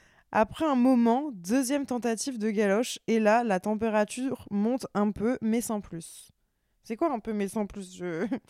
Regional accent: Lille, Hauts-de-France, France; Comme je viens de Lille, je me dis qu'il va m'emmener sur Paname

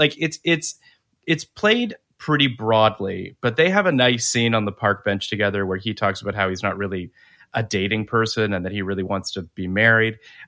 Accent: Canada; as a Canadian, I was happy to see that it was a Roots bag.

